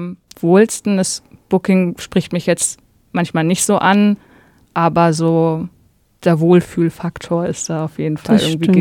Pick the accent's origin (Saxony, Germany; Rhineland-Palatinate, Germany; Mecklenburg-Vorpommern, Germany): Mecklenburg-Vorpommern, Germany; Greifswald; Ja, also ich bin in einem besetzten Haus aufgewachsen in Greifswald